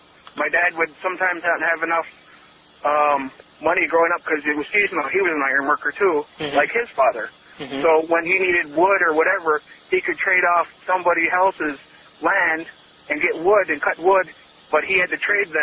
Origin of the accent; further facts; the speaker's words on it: New York, United States; I'm an Indian on a reservation, so we trade amongst each other ever since I was little, we've always traded.